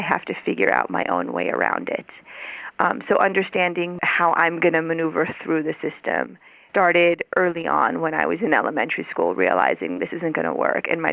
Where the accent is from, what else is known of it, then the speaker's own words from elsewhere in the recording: Arizona, United States; also born or lived in Iran; because I came from Iran, and I ended up in Arizona, which is, I feel like it's a unique place to grow up.